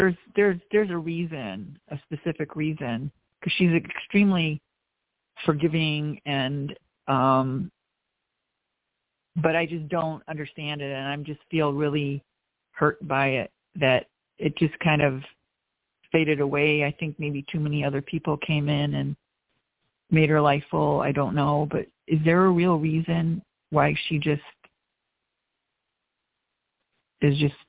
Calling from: Glendale Heights, Illinois, United States; from Glendale Heights.

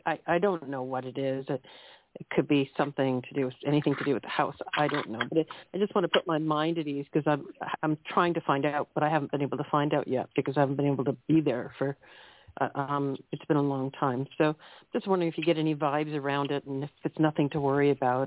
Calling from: England, United Kingdom; I'm calling from England.

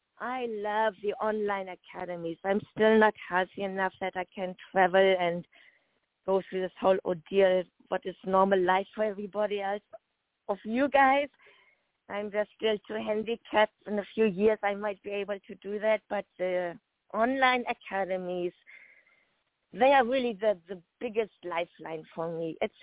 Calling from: Monterey, California, United States; Good morning, Greg. … from Monterey, California. A little bit warmer than where you are.

